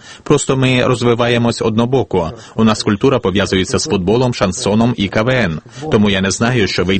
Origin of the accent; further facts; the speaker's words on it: Donetsk, Donetsk Oblast, Ukraine; В принципі, коли люди дізнаються, що ми з Донецька, ставляться нормально.